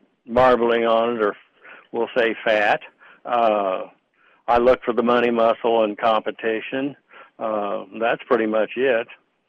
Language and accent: English; Vancouver, British Columbia, Canada; born there; I was born in Vancouver, Canada, because my dad was in the Royal Canadian Air Force, even though he and my mom were from Kansas City area.